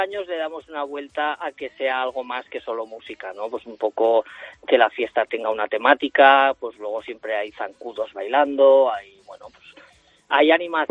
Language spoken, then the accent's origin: Spanish; Jaca, Aragon, Spain; siempre tener en cuenta que somos de Jaca y que Jaca se tiene que en parte beneficiar de esto.